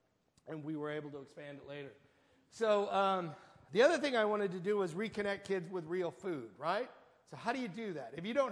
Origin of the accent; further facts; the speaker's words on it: New Orleans, Louisiana, United States; I grew up in New Orleans, and I went to all of the best Jesuit schools there.